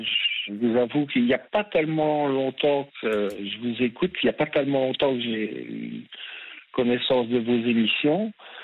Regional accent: Liège, Wallonia, Belgium; en tant que liégeois, c'est une des caractéristiques un peu de la population ici

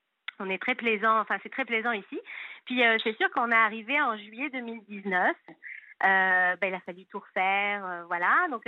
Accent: Verneuil-sur-Avre, Normandy, France; On est de Verneuil-sur-Avre.

